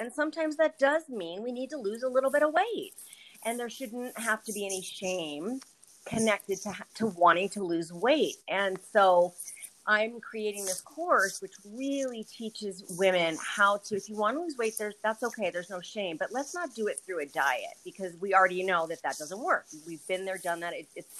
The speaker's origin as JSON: {"language": "English", "town": "Broomfield", "region": "Colorado", "country": "United States", "said": "I'm from Broomfield, Colorado"}